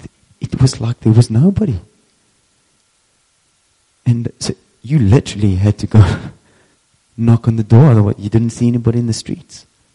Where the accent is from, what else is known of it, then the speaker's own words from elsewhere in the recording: Franschhoek, Western Cape, South Africa; I know this is a bit weird, but we're so and so, and we're from Franschhoek, and we got the following to share with you.